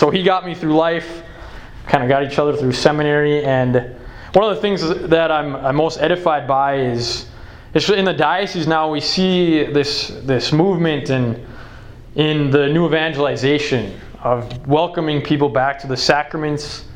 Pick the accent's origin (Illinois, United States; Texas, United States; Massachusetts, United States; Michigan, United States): Texas, United States; McGregor; Actually, before that, I grew up in McGregor, and so remember when he was a youth minister here?